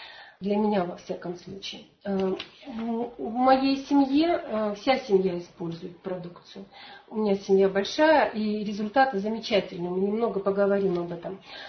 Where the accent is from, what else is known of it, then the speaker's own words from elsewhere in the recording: Rostov-on-Don, Rostov Oblast, Russia; Я из Ростова-на-Дону.